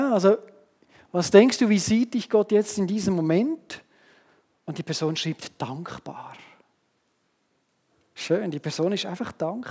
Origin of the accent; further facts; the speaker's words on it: Switzerland; Und dann sind wir Schweizer, oder?